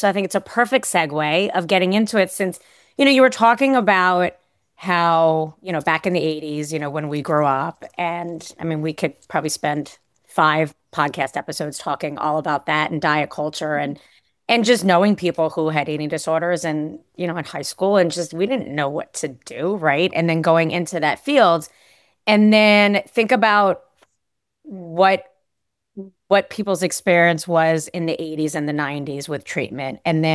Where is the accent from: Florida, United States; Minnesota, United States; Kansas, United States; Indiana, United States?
Florida, United States; Miami; which brought her back home because we grew up in Miami